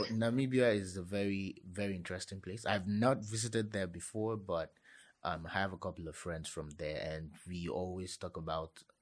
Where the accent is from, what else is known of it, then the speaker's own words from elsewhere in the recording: Nigeria; because, of course, I'm from Nigeria. I live here. I've been here most of my life.